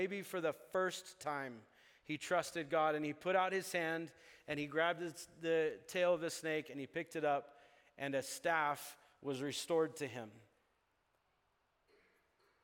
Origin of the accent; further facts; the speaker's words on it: Uganda; a lot of you know I grew up in Uganda. In Uganda, we have the whole range of venomous snakes.